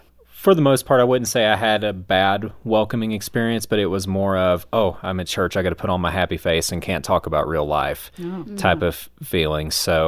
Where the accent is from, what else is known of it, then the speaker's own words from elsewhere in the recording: the South, United States; So my experience growing up in the South is that most of the churches there